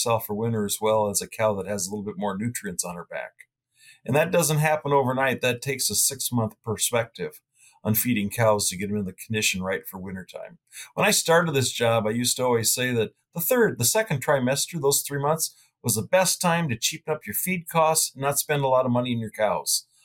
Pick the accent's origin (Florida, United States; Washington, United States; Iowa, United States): Iowa, United States; Well, I grew up in Iowa as a son of a cattle feeder, as well as my both grandfathers were cattle feeders. So obviously I was born and raised on a farm in Iowa that fed cattle.